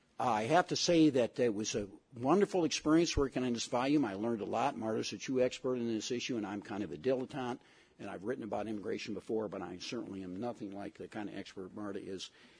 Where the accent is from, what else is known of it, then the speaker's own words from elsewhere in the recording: Michigan, United States; even though I have to say I'm from Michigan. My entire family went to the University of Michigan